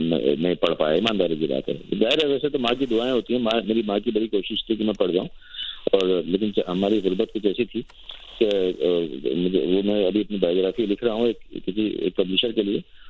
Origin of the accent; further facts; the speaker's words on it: Punjab, Pakistan; now in Karachi, Pakistan; تو میرا بچپن اور یہ سب پنجاب میں ہی گزرا.